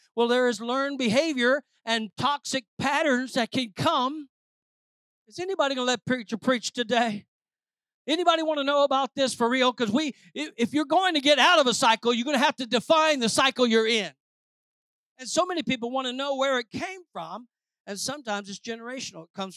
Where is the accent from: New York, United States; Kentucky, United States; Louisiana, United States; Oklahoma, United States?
Louisiana, United States; I'm a Cajun, a baby of 11. We expressed where everybody could tell. Down in Louisiana, everybody knows your expressions